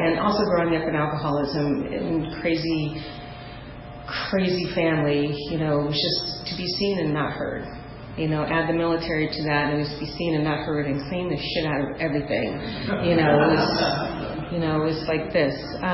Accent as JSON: {"language": "English", "region": "New York", "country": "United States", "tie": "born or raised there", "said": "So I grew up born in New York. My mom has 8 sisters. My father was in and out of the picture."}